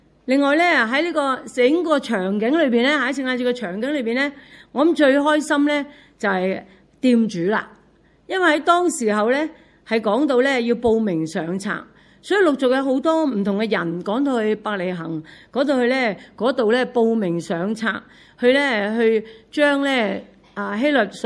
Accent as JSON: {"language": "Cantonese", "country": "Hong Kong", "said": "即系好似我哋香港人咁吓"}